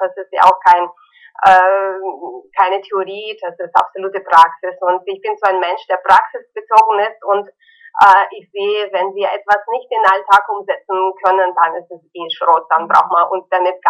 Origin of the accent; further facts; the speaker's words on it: Ukraine; first language Russian; German is a second language; also born or lived in Kazakhstan; Ich bin in Kasachstan geboren, in der Ukraine aufgewachsen. Meine Muttersprache ist aber Russisch, ja.